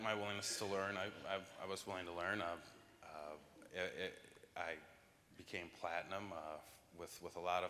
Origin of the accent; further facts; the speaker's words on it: Janesville, Wisconsin, United States; I'm from Janesville, Wisconsin, which is just a couple hours from here.